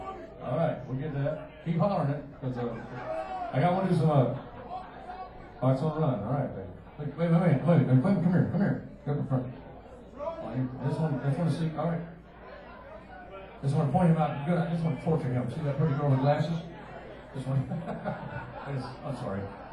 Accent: Houston, Texas, United States; It felt just like growing up in Houston, Texas.

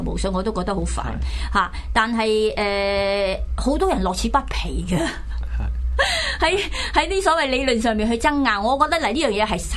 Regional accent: Hong Kong; 大家都係香港人。我是香港人

